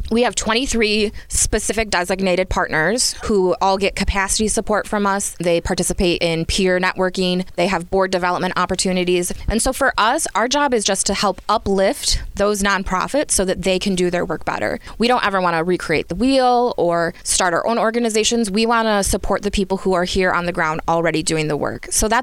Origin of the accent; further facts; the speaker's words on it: Owosso, Michigan, United States; and I am born and raised in Owosso, and I got recruited to come back to work at the Cook Family Foundation.